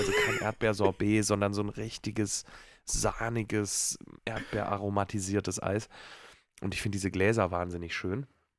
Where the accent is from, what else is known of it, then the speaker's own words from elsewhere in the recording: Baden-Württemberg, Germany; Ja, ist ja eine Erfindung aus meinem Heimatbundesland.